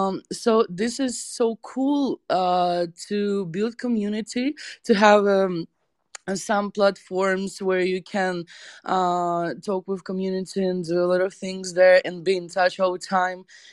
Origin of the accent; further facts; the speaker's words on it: Russia; We're both from Russia, but you guys don't know this story